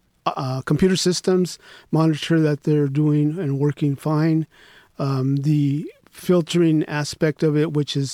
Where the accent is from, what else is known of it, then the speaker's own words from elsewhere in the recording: Los Angeles, California, United States; I grew up in Watts, pretty much Watts in the Florence and the Huntington Park area as a child, pretty much.